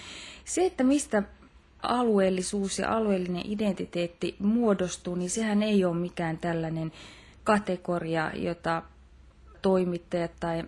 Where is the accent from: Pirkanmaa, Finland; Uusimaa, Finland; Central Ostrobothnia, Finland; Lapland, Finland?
Pirkanmaa, Finland; Tampere; also born or lived in Brussels; now in Tallinn, Estonia; kun mä oon asunut Tampereella, ja olen sieltä kotoisin ja sitten olen opiskellut myös Turun yliopistossa ennen kuin siirryin Helsinkiin. Ja myöhemmin sitten nyt olen asunut myöskin Brysselissä ja tällä hetkellä Tallinnassa